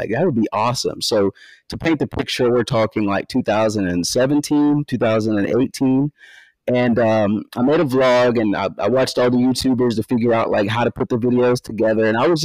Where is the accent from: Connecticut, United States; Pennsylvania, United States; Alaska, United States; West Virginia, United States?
West Virginia, United States; So yes, born and raised in West Virginia. I grew up in the Upper Kanawha Valley.